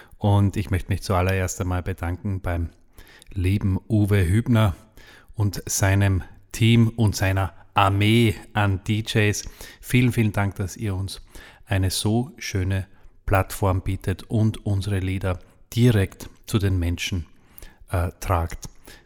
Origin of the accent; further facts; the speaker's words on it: Austria; bei uns zu Hause in Österreich, bei uns in unserem Garten